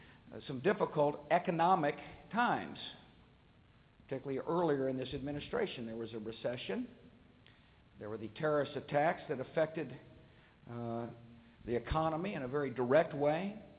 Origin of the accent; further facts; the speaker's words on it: Texas, United States; I did so in my home state of Texas, who is with us today